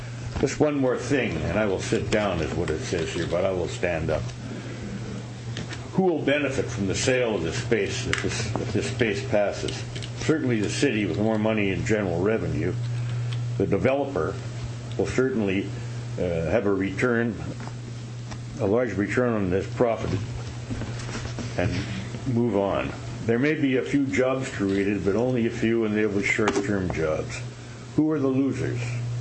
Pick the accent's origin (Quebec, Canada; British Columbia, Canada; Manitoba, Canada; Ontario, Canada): Manitoba, Canada; Winnipeg; When I was a boy, I grew up in the Crescentwood area. I went to Rockwood School.